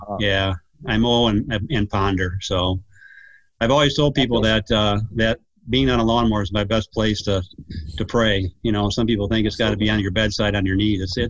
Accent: Jenison, Michigan, United States; I grew up in Jenison. When Nancy and I got married, we lived in Jenison, and I now live in Georgetown. Well, actually it's a Granville address.

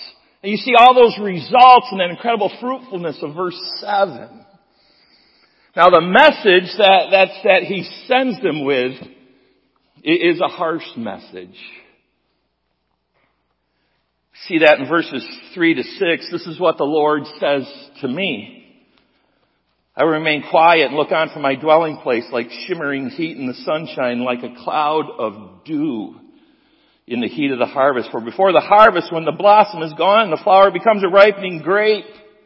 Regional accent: Jenison, Michigan, United States; I grew up here in Jenison, Michigan, and people would say to me, well, where do you live?

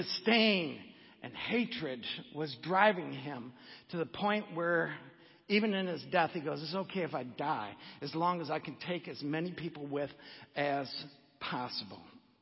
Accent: Oklahoma, United States; We're all from Oklahoma here.

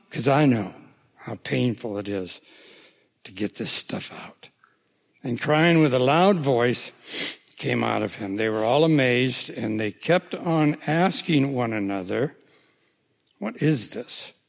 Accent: Boyden, Iowa, United States; I grew up in Boyden, Iowa, where there was a church on every corner, right? It's a religious community.

